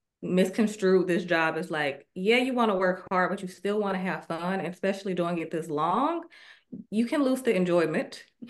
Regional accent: Alabama, United States; Yeah, I mean, if you're from Alabama, it's God, family, football.

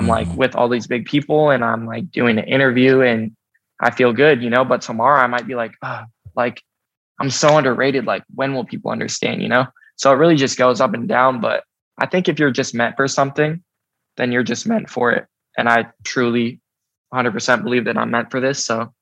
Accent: Seattle, Washington, United States; Well, with Charlie, that's just my bro. We're from Seattle together.

